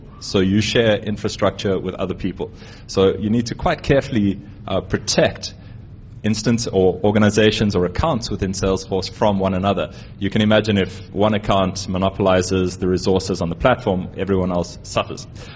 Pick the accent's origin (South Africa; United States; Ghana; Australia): South Africa; But what's awesome for us, we're South African, we're kind of cheap